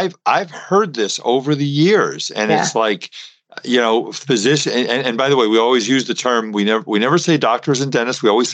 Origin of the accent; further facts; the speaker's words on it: Brooklyn, New York, United States; now in California, United States; Well, I grew up in East Flatbush, Brooklyn, New York, so I understand kind of how that works. And when I moved to California, everybody liked the way I talk